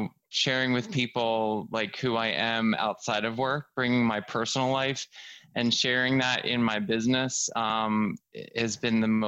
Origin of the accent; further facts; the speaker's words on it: Philadelphia, Pennsylvania, United States; Northeast Philadelphia.